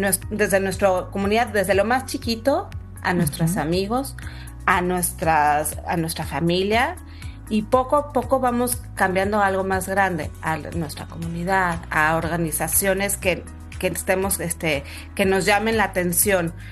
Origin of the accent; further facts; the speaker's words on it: Mexico; En el caso de los mexicanos, somos muy conocidos porque en nuestros países, cuando hay tragedias, nos ayudamos mucho